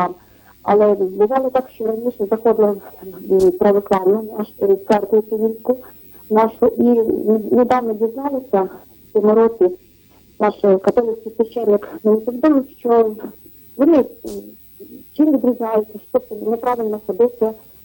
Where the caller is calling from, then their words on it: Ivano-Frankivsk Oblast, Ukraine; я з Івано-Франківщини.